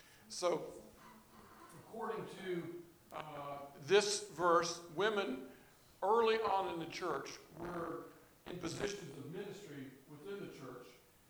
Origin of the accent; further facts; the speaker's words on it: Florida, United States; you all know I grew up in Florida and decided to go to college at Mars Hill right up the road here. It was my first venture into North Carolina.